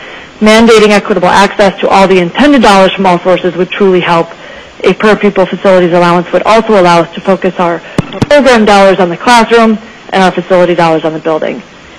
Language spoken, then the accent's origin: English; Ireland; I'm also Irish, but you cannot see my hands swelling from this decision.